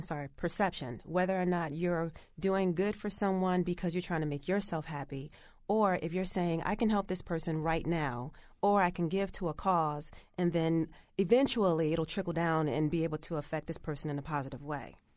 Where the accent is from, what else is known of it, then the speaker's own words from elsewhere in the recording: New Jersey, United States; So, for example, I'm from Jersey, and same example, if I see a homeless person on the street, in the streets of Newark